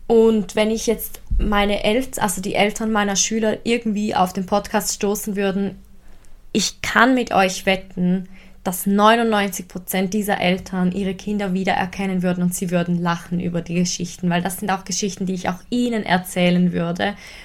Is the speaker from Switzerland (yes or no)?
yes; Switzerland; Aus der Sonntagszeitung heißt sie bei uns in der Schweiz.